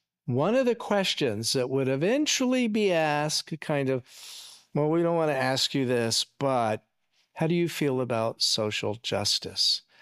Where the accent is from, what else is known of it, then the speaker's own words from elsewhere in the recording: Washington, District of Columbia, United States; Growing up in Washington, D.C., I remember when I first started going to gay bars